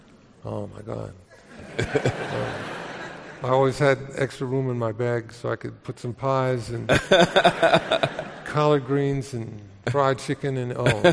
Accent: Harlem, New York, United States; So, you know, I was born and raised in Harlem. You know, I'm very proud of that.

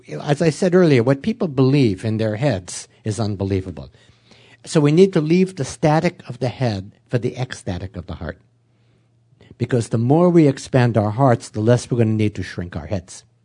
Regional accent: Oklahoma, United States; I believe it or not, I grew up in Oklahoma. I'll explain the accent. I grew up in Oklahoma in a Methodist family.

